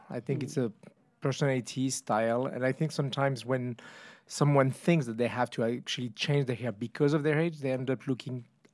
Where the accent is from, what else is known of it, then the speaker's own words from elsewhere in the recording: France; I'm from France.